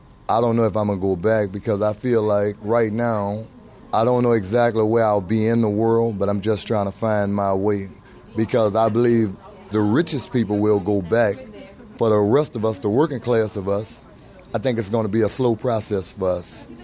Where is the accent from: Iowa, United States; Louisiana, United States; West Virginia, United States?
Louisiana, United States; New Orleans; I'm from New Orleans. I lived in the lower Ninth Ward.